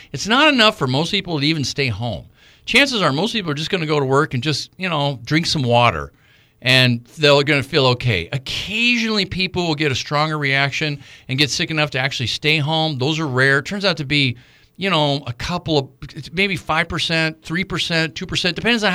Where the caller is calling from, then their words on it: Fairbanks, Alaska, United States; Okay, this is Fairbanks. I'm talking from Fairbanks.